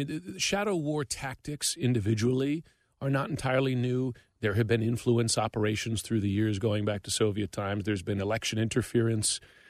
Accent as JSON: {"language": "English", "country": "United States", "said": "But the other piece is just, I'm an American."}